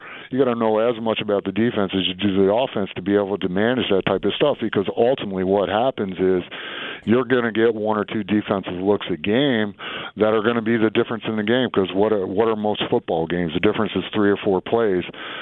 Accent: Michigan, United States; Especially, you know, I grew up in Michigan, and that's something you look forward to.

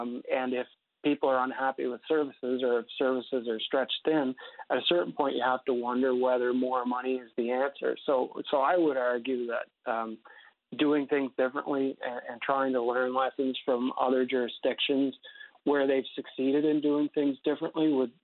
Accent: Prince Edward Island, Canada; when I grew up in Prince Edward Island, you know, half of my friends that I grew up with ended up moving to Alberta to work in the oil fields.

